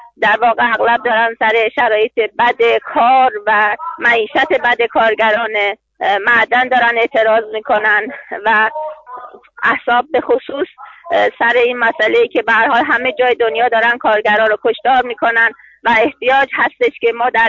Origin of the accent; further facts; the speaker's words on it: Iran; این تجربه هست برای من که از ایران میام